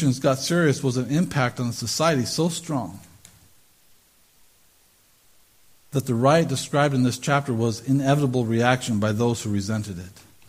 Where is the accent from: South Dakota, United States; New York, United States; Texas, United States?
South Dakota, United States; I grew up in the Midwest, South Dakota, had a graduating class of about 40 people.